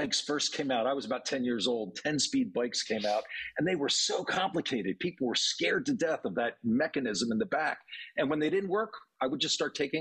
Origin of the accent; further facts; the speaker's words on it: Pennsylvania, United States; we're out of a small town suburb outside of Philadelphia.